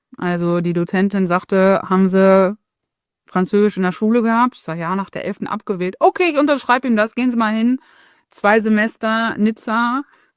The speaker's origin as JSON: {"language": "German", "town": "Hude", "region": "Lower Saxony", "country": "Germany", "said": "Also ich komme aus Hude, Spaß beiseite."}